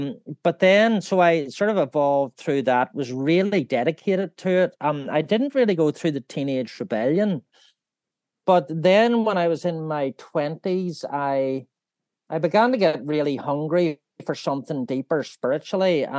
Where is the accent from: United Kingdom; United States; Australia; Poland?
United Kingdom; Belfast, Northern Ireland; I'm from Belfast in Northern Ireland, and I was born an increasing number of years ago. It's getting scary. But yeah, I grew up in a family of five, right when the troubles were kicking off